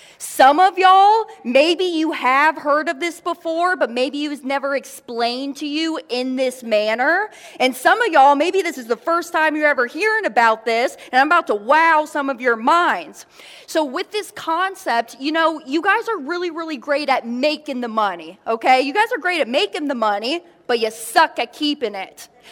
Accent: Kansas City, United States; now in Daytona Beach, United States; Actually, we're based out of Florida. I live in Daytona Beach. I grew up in the Kansas City area.

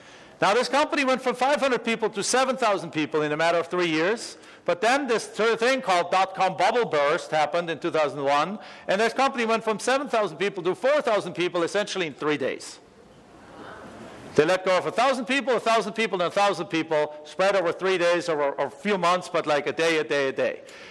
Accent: Germany; now in United States; We're both immigrants to the United States. I'm from Germany originally.

